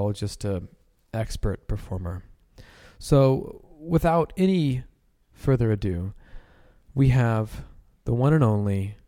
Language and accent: English; Texas, United States; I grew up in Texas. And if there's anything Texas is known for other than oil, it's completely crazy right-wing conservative radicals.